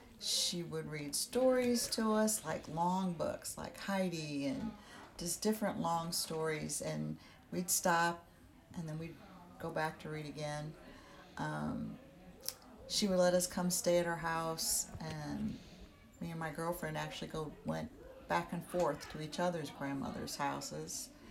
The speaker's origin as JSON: {"language": "English", "town": "St. Louis", "region": "Missouri", "country": "United States", "tie": "born or raised there", "said": "I grew up in South County in St. Louis, Missouri."}